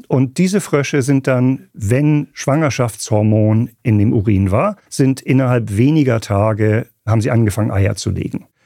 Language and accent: German; Switzerland; Ich bin aus der Schweiz.